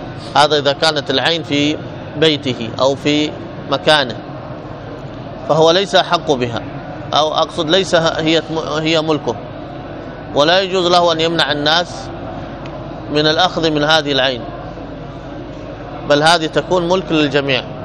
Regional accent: Hadramaut, Yemen; معنى المناطق العالية هذه عندنا في حضرموت أكثر شربهم من هذا الماء

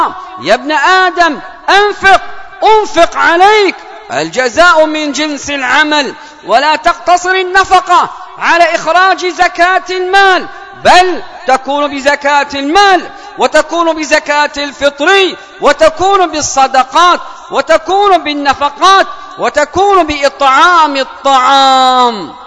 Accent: Yemen; اللهم من أراد بلادنا اليمن بسوء فاجعل فتنته في نفسه

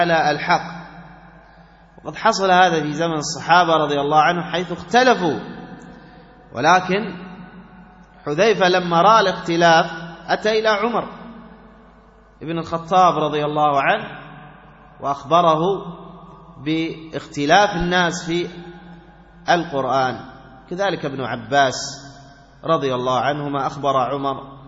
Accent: Yemen; وهذا معروف عندنا في اليمن، يجتمع علماء اليمن على فلان

